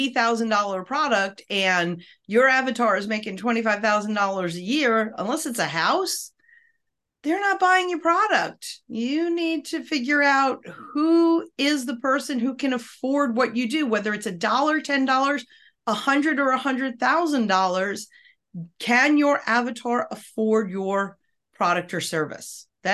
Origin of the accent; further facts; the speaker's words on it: New York, United States; I'm from New York. I'm Italian. I speak very fast. I speak with my hands.